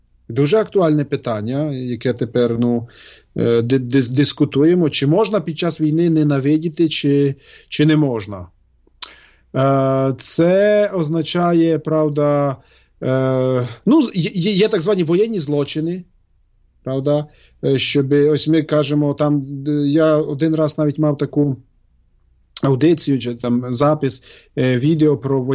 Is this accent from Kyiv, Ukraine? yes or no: no; Zakarpattia Oblast, Ukraine; я походжу з Закарпаття, так?